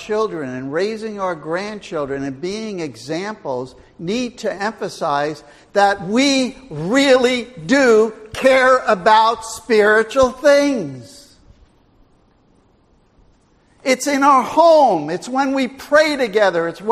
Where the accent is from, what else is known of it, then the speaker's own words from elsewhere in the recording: New York City, New York, United States; also born or lived in Long Island; I grew up in New York City. I mean, in New York City. I grew up, I was in Queens and I was in Brooklyn. That's where I grew up as a youngin'.